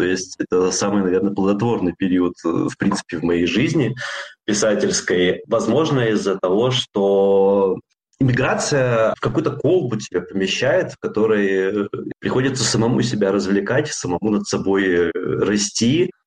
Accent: Rostov-on-Don, Rostov Oblast, Russia; also born or lived in Moscow / Saint Petersburg; Я жил в России, в Москве, в Петербурге. Детство провел в Ростове-на-Дону.

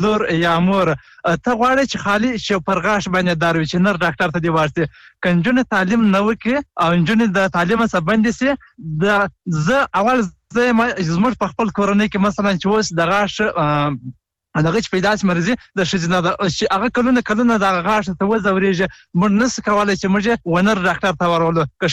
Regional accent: Helmand, Afghanistan; د هلمند ولایت نه.

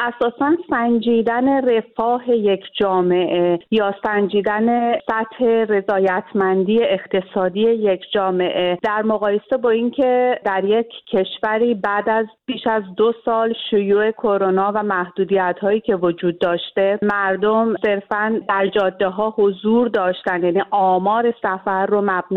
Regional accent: Iran; من به عنوان یه ایرانی متاسفم

